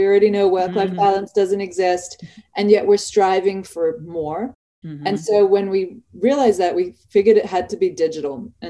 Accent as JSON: {"language": "English", "country": "Australia", "said": "You can hear from my accent, I'm Australian."}